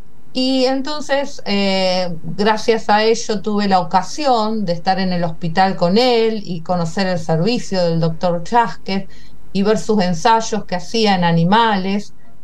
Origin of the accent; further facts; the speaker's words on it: Rosario, Santa Fe, Argentina; bueno, yo soy rosarina, así como el doctor Chasque, de nación Santa Fe, en un pueblo de Santa Fe. Yo nací en la ciudad de Rosario, con un padre médico, infectólogo, y una madre odontóloga.